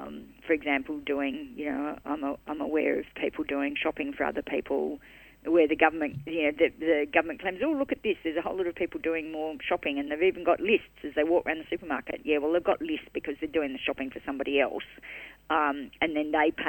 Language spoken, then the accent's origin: English; Western Australia, Australia; also the in the Kalgoorlie area in my home state.